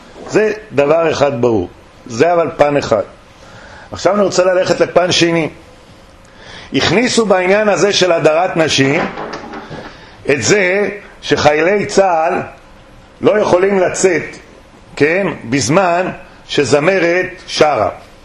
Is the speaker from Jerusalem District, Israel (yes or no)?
yes; Jerusalem, Jerusalem District, Israel; אני גדלתי בבית וגן עם גדולי הרבנים.